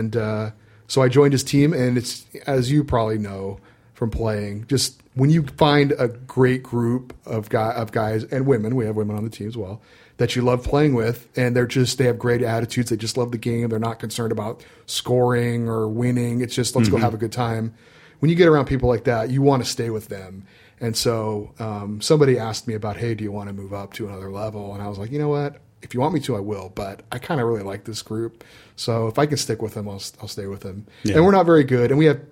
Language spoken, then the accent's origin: English; California, United States; also born or lived in Hawaii; I was born in Hawaii. My dad was in the military. And then when I was very young, I moved to California. I've been here ever since.